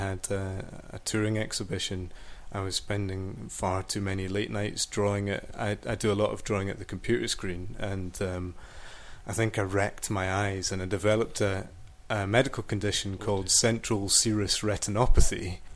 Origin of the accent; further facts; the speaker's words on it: Edinburgh, Scotland, United Kingdom; Well, I live in Leith, and I'm from that part of town originally. I've spent the majority of my life living in the kind of northeast of Edinburgh